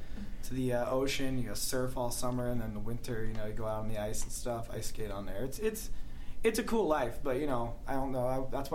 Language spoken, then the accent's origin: English; Babylon, New York, United States; No, I was from Long Island, man. I'm from outside the city, about... A 30-minute train ride. Babylon, New York. Small town.